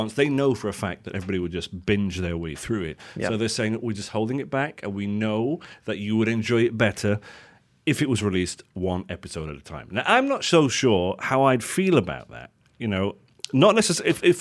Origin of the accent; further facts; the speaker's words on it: United Kingdom; As British people are weird, you know, this is the thing that we love.